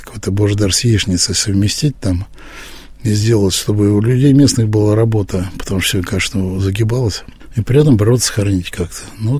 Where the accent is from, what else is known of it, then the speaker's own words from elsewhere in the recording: Moscow, Russia; мы, москвичи, такие бары.